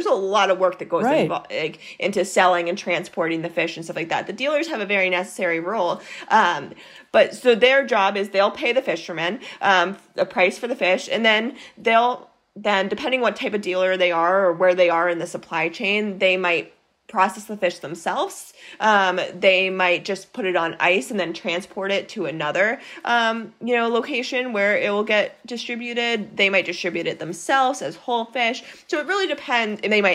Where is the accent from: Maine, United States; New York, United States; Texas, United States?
Maine, United States; I grew up in Maine. Lobster is a huge fishery there.